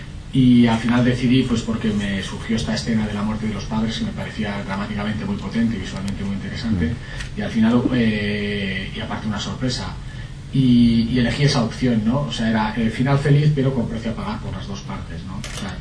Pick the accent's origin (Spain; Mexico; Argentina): Spain; Pamplona, Navarre; Yo soy de Pamplona, sí.